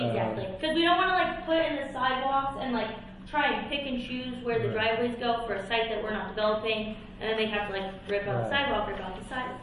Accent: Nevada, United States; I'm from Beach Head, Nevada.

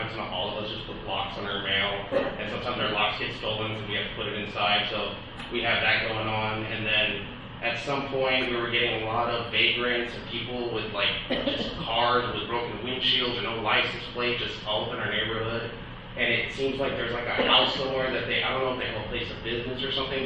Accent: Las Vegas, Nevada, United States; I live at 4329 Royal Street across from Manula. And I've been born and raised in Vegas. I've been living in that property for almost over 17 years.

